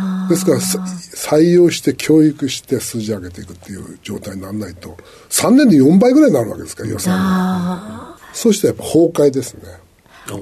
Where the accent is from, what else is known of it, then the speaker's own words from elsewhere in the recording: Hakodate, Hokkaido, Japan; 北海道の函館です。